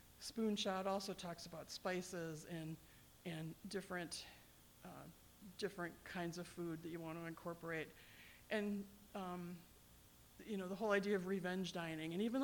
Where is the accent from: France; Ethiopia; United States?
Ethiopia; I'm from Ethiopia.